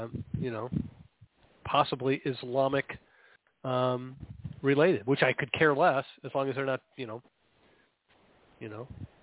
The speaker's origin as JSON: {"language": "English", "region": "Illinois", "country": "United States", "tie": "born or raised there", "also_born_or_lived": "Iowa", "said": "Because I grew up in Illinois, but went to Iowa, and my heart's in Iowa."}